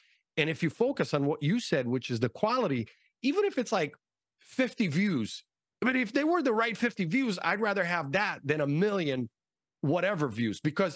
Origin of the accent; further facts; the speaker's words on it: Brazil; English is a second language; they're going to see that first interview with Anita, which I'm also from Brazil.